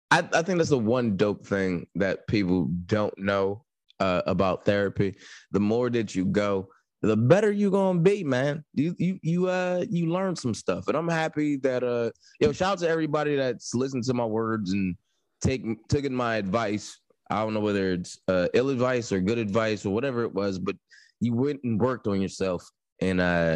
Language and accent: English; New Jersey, United States; I am a Capricorn from Jersey.